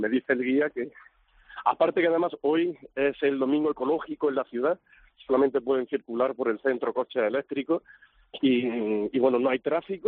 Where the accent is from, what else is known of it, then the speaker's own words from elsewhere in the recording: Mancha Real, Andalusia, Spain; Sí, sí, mire, nosotros somos de Mancha Real